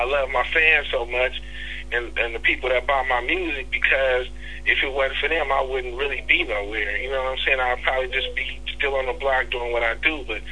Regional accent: Hayward, California, United States; because I'm from Hayward, you know what I'm saying?

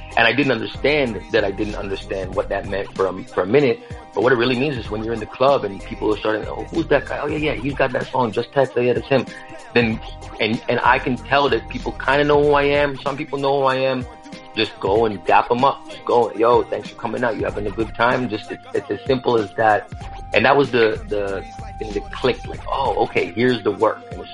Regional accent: Toronto, Ontario, Canada; growing up in Toronto

